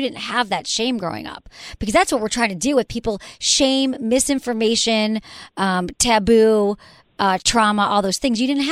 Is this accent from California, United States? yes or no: no; Michigan, United States; I love your dad. I can picture him because I'm from Michigan.